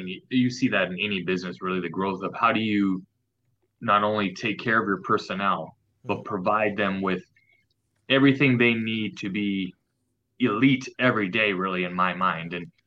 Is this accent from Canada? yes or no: yes; Canada; Being Canadian, I did grow up on a lake